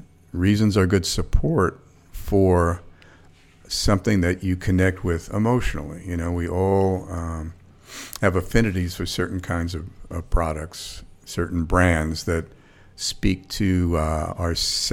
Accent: New York City, New York, United States; I was a kid from the Bronx. I grew up in a one-bedroom apartment.

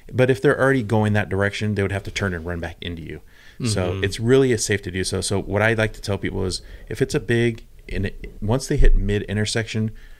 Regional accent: California, United States; Compared to where I came from Southern California, so it was bonkers down there.

